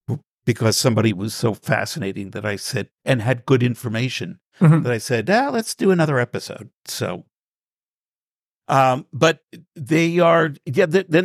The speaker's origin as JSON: {"language": "English", "region": "New York", "country": "United States", "tie": "born or raised there", "said": "I grew up in New York, and there was a thing called Million Dollar Movie"}